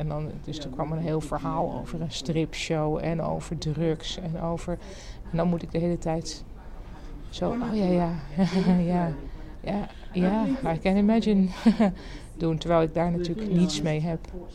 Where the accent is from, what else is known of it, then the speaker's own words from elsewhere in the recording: Amsterdam, North Holland, Netherlands; Toen zei hij, waar kom je vandaan? En toen dacht ik, ik moet misschien niet meer zeggen Amsterdam.